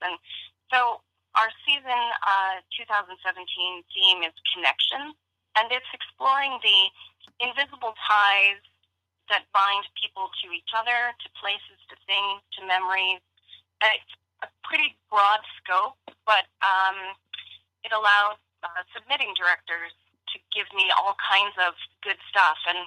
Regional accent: Canada; I'm Canadian and grew up in Canada

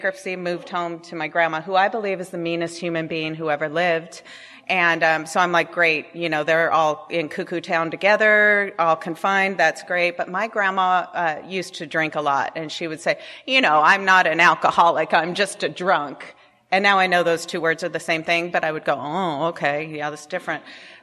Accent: La Crescenta, California, United States; Diana and I grew up together in La Crescenta, where I live again now, and her parents still live there.

